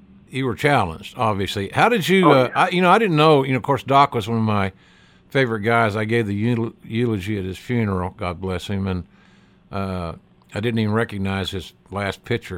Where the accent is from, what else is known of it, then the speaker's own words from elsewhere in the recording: Oklahoma, United States; And so I broke the ice with Baumgartner by telling him, you know, I was from Oklahoma